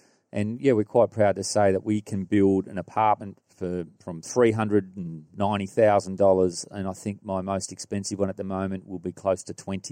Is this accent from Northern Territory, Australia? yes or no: no; Gunnedah, New South Wales, Australia; Well, look, I'm from Gunnedah